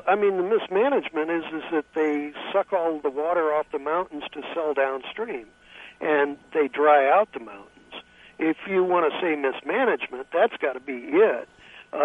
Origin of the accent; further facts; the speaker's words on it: St. Louis, Missouri, United States; now in San Francisco, United States; I'm from St. Louis, but yeah.